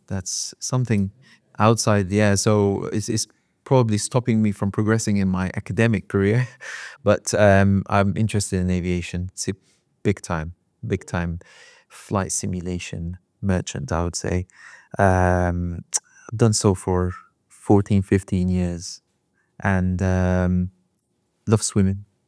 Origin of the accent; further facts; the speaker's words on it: Egypt; I'm originally from Egypt